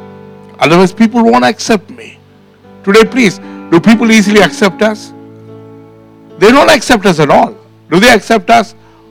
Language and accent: English; India; English is a second language; I come from India.